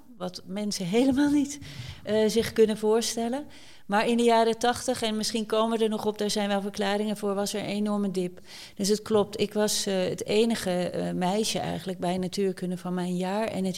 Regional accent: Vlaardingen, South Holland, Netherlands; moved away as an adult; Ik ben geboren in Vlaardingen. En opgegroeid in de Westwijk en een tijdje in Holy gewoond en daarna aan de Hooglaan. Maar op mijn 18e heb ik Vlaardingen verlaten, voorgoed, denk ik.

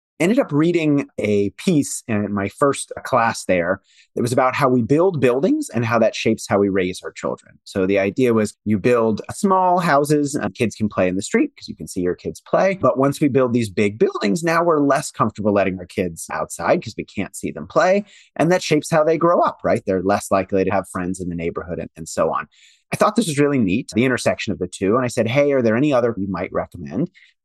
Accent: Washington, D.C. area, United States; I grew up in Washington, D.C., or I should say right outside of Washington, D.C. Was born in Washington, D.C., but grew up right side of Washington, D.C.

